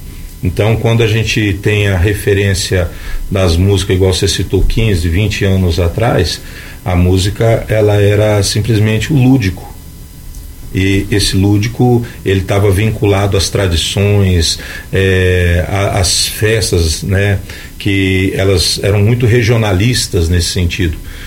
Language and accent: Portuguese; Bandeirantes, Mato Grosso do Sul, Brazil; porque na verdade eu não nasci no Pantanal, eu sou de Bandeirantes, né?